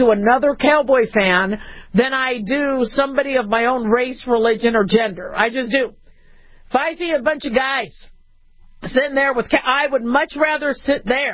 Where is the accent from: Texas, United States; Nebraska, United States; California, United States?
California, United States; born there; You know, especially growing up in the desert. I was born in California, so I've always missed water.